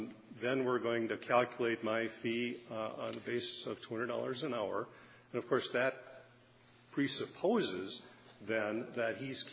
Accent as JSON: {"language": "English", "town": "Rice Lake", "region": "Wisconsin", "country": "United States", "said": "I'm from Rice Lake."}